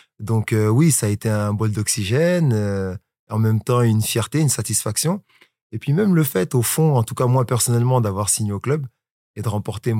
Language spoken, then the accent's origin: French; Colombes, Île-de-France, France; Moi, je suis originaire de Colombes, donc de la banlieue.